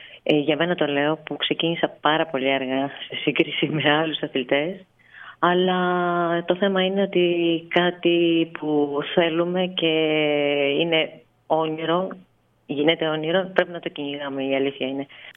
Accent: Agrinio, Western Greece, Greece; που γίνονταν στην πόλη μου εκείνη την περίοδο

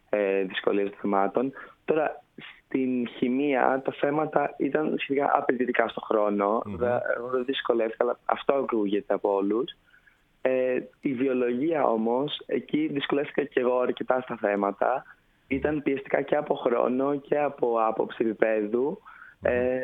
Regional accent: Thessaloniki, Central Macedonia, Greece; Είμαι από τη Θεσσαλονίκη.

